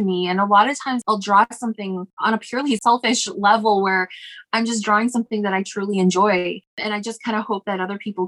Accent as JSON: {"language": "English", "region": "Nova Scotia", "country": "Canada", "tie": "born or raised there", "said": "Growing up in Nova Scotia, it's different. It's not as mountainous. It's a lot of ocean, a lot of open space, a lot of, you know, lighthouses and brightly colored homes."}